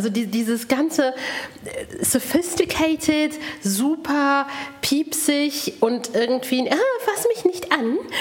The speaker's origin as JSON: {"language": "German", "town": "Paderborn", "region": "North Rhine-Westphalia", "country": "Germany", "said": "Ich bin selber aus Paderborn"}